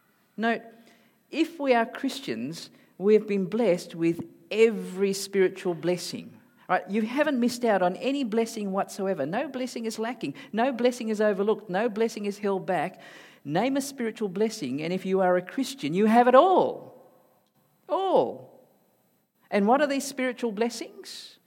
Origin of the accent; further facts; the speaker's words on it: Singapore; also born or lived in Malaysia; now in Australia; I was born in Malaysia. I grew up in Singapore before going out to Australia. So therefore, I'm a Malaysian-born Chinese Aussie, which makes me very mixed up, right? And so I might speak to you in a different accent depending on who I look at.